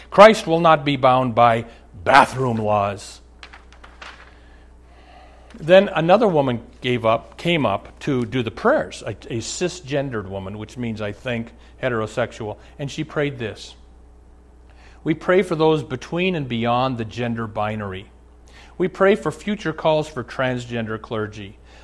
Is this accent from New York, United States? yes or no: no; Omaha, Nebraska, United States; I'm from Omaha.